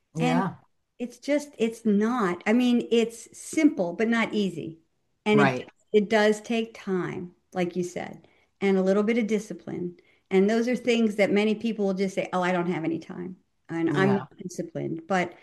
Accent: Philadelphia, Pennsylvania, United States; I think it's because I grew up in Philly, where they're hilarious. We're hilarious people, right? And Italians are very loud and very funny.

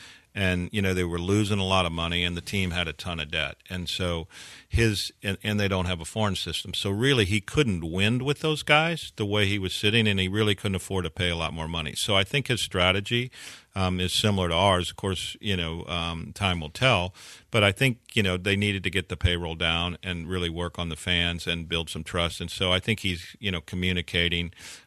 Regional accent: St. Louis, Missouri, United States; now in Houston, United States; I even looked at buying a piece of the Cardinals, but I couldn't get control. That's my hometown.

